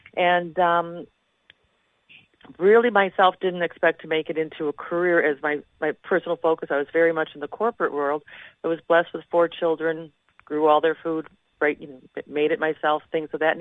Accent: Naperville, Illinois, United States; I was born and raised in Naperville when it was a small farm town

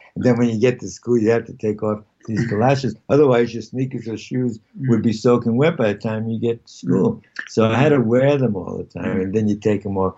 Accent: Long Beach, New York, United States; Well, I grew up in Long Beach. It wasn't such a hood. It was the 3 mile island and a half mile wide off of Long Beach.

